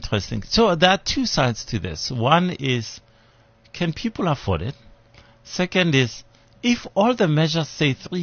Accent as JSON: {"language": "English", "region": "Limpopo", "country": "South Africa", "said": "I'm from Limpopo originally."}